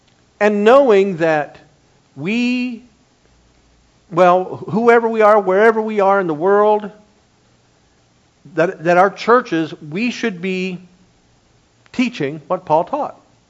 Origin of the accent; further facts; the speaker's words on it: Dayton, Ohio, United States; I'm from Dayton, Ohio.